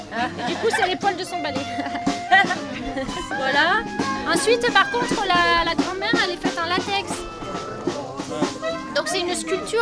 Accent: Toulouse, Occitanie, France; On est de Toulouse.

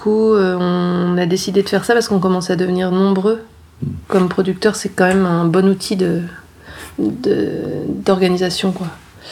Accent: Honfleur, Normandy, France; born there; also born or lived in Brittany; now in Aveyron, France; Je suis née à Honfleur, en Normandie.

